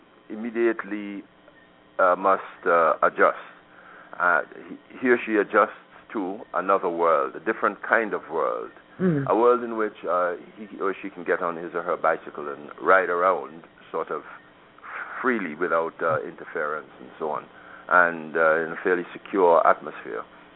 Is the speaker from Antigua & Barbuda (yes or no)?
yes; Antigua & Barbuda; born there; moved away as an adult; also born or lived in United States; No, I was born in Antigua, but I spent a significant number of years in the U.S. after my 21st birthday.